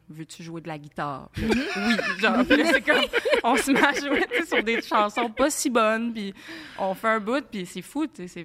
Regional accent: Granby, Quebec, Canada; Puis je viens de Granby, en fait. Moi, j'ai habité à Granby.

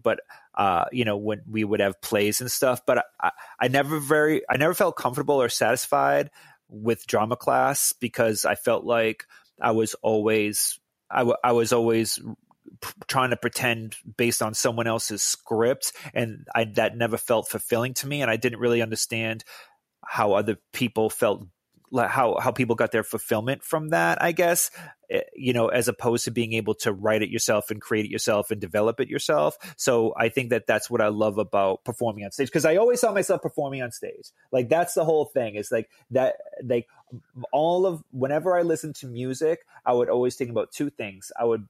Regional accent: Worcester, Massachusetts, United States; also born or lived in Chelsea; I was born in Chelsea, Massachusetts, which I think went bankrupt. It was a very poor, small city. When I was four, I moved to Worcester, Massachusetts.

